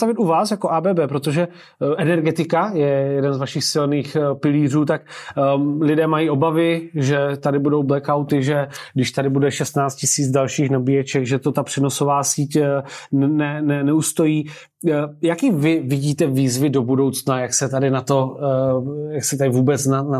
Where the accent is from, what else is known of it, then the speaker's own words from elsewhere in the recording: Brno, South Moravian Region, Czechia; já osobně třeba u nás v Brně, jako když si představím, tak tam nejsou takové ty dedikované cyklostezky